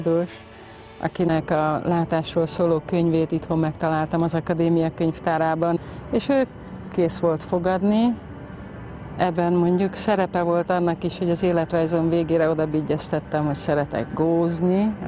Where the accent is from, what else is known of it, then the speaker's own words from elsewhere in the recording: Budapest, Hungary; A 60-as években nőttem fel a Feneketlen tó partján, a 11. kerületben.